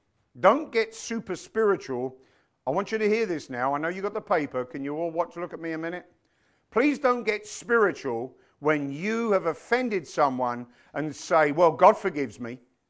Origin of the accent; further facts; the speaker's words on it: London, United Kingdom; Growing up in London, I went to a grammar school, a very, one of them snooty schools.